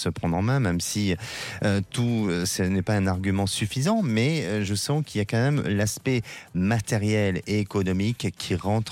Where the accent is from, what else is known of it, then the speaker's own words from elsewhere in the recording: Nouvelle-Aquitaine, France; born there; Oui, je l'ai déjà fait. Génial. Et c'est ma région natale.